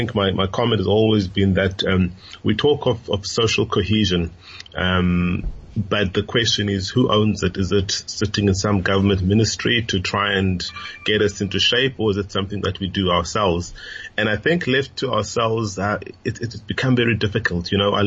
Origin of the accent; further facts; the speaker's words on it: South Africa; So I think when you start talking of those issues, then our being South African falls apart.